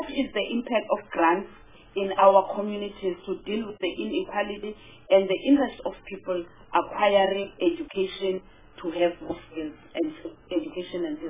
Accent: South Africa; as a South African

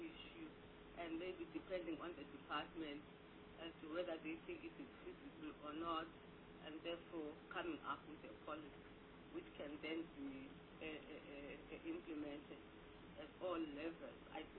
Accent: Eastern Cape, South Africa; I come from the Eastern Cape.

